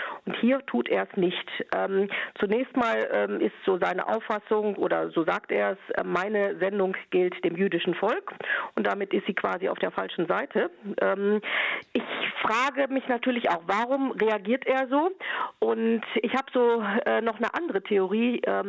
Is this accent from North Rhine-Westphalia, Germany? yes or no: yes; Warstein, North Rhine-Westphalia, Germany; Meistens war es so, wie gesagt, gebürtig aus Warstein. Der Rosenmontag war frei.